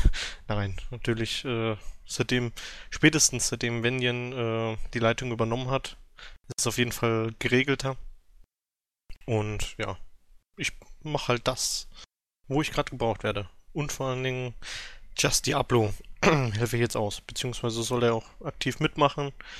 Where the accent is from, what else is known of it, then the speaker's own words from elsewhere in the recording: Meiningen, Thuringia, Germany; now in Schweinfurt, Germany; ursprünglich aus dem schönen Meiningen in Thüringen, jetzt wegen meiner Ausbildung, die li hinter mir liegt, nach Bayern, Schweinfurt gezogen, unfreiwillig.